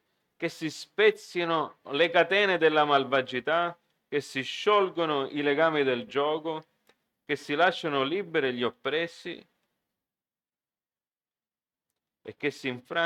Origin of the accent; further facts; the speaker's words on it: United States; Io sono cresciuto in America